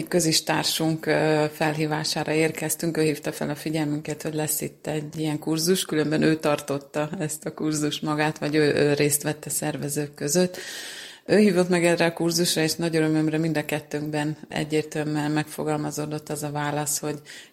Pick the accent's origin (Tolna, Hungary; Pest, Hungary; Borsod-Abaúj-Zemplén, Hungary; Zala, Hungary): Zala, Hungary; Zalaegerszeg; és ezen a szemináriumon a férjemmel vettem részt. Mi zalaegerszegiek vagyunk, a Mária Magdolna plébániához tartozunk